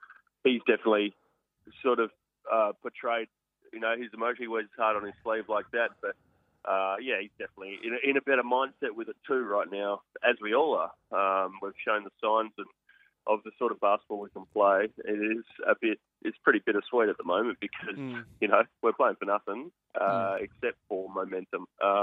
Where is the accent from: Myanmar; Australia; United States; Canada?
Australia; as an Aussie, you just want the Aussies.